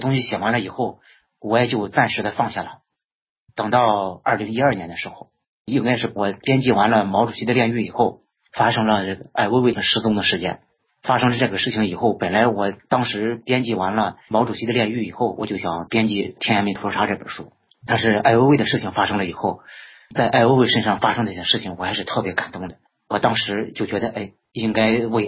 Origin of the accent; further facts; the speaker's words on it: China; 也算是我作为中国人尽我的一点心意向死难者致敬